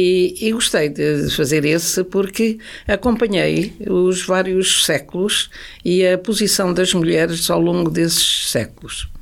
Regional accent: Funchal, Madeira, Portugal; E daí que eu apresentasse também o livro no Funchal. É a minha terra, pronto.

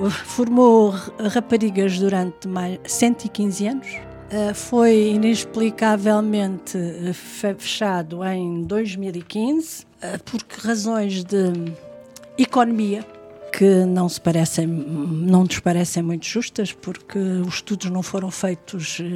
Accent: Santarém, Portugal; also born or lived in Goa, India; Nasci em 53, em Goa, muito longe. E vim para o continente pequenina. Fiz a escola primária em Santarém, onde o meu pai era militar.

